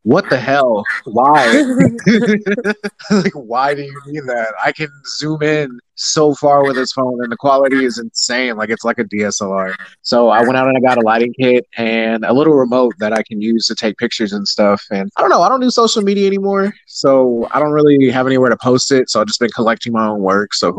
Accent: Tennessee, United States; We're from Tennessee, so we are around that Southern accent.

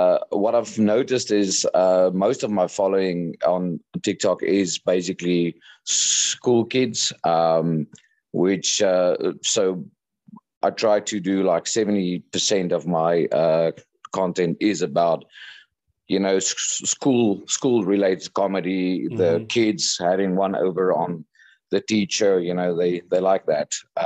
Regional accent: South Africa; now in Vietnam; I'm from South Africa. I've been in Vietnam for about 3 years now.

